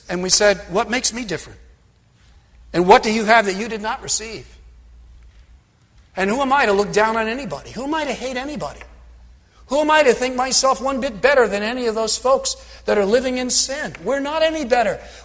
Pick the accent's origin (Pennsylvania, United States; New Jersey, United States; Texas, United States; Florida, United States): New Jersey, United States; since I was raised in New Jersey, the Constitution of the State of New Jersey